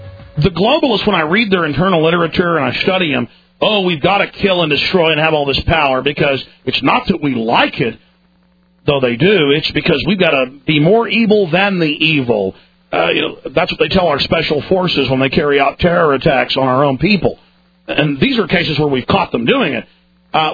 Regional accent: Dallas, Texas, United States; I liked getting in street fights growing up in Dallas.

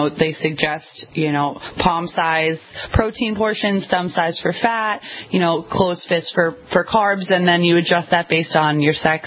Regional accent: Ireland; So I had to really increase my potato intake, which as an Irish person isn't really that difficult.

